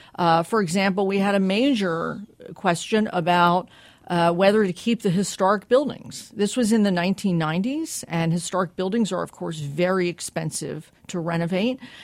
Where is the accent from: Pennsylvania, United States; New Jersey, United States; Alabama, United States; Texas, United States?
Pennsylvania, United States; born there; I was born in Delaware County. I went to school in Upper Darby High School, before Tina Fey, and went away to college and came back to Philadelphia to go to law school.